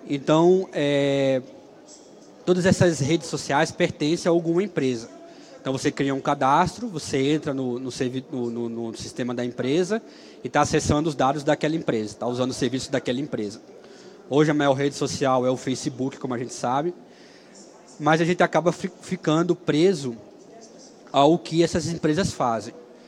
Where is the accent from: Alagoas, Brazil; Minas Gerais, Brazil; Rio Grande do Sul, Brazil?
Alagoas, Brazil; Maceió; born there; accent: mix of Alagoas and southern Brazil; now in Curitiba, Brazil; Eu moro em Curitiba há 23 anos. Esse sotaque não é de curitibano, então é uma mistura meio de alagoano, que eu nasci em Maceió, com o pessoal do Sul.